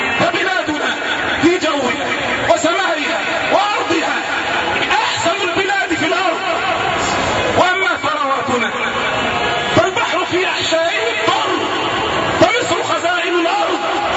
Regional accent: Egypt; أساءوا إلينا كمصريين وأساءوا إلينا كمسلمين

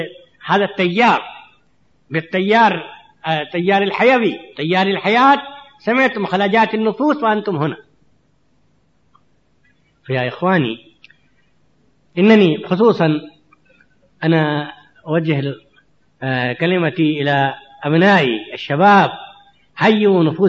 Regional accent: India; وإننا نحن أبناء الهند، أبناء القارة الهندية

